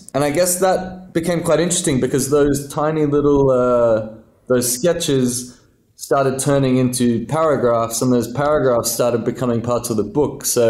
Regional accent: Australia; because as an Australian writer writing something in the late 80s

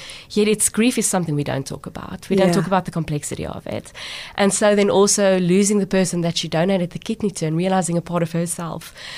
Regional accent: Free State, South Africa; born there; I was born in the Free State in a very conservative Afrikaans family.

